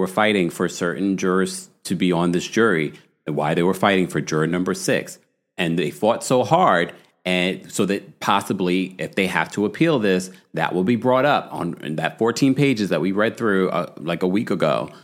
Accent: New York City, New York, United States; and then back here in my hometown of New York City.

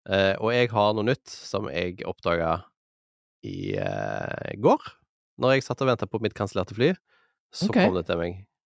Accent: Western Norway, Norway; som vestlending så har vi jo litt erfaring med å gå med paraply og vet litt hvordan vinden oppfører seg rundt hjørner

